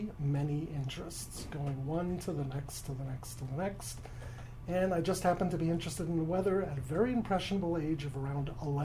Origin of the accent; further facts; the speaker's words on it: Syosset, New York, United States; My hometown is Syosset, New York, and my birthday, May 6th, 1955.